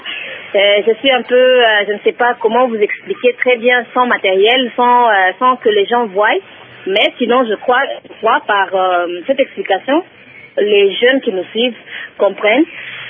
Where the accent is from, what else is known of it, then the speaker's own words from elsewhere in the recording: Lubumbashi, Haut-Katanga, DR Congo; born there; now in Kinshasa, DR Congo; Comme je suis née à Lubumbashi, nos parents nous ont exigé d'attendre dans des écoles catholiques.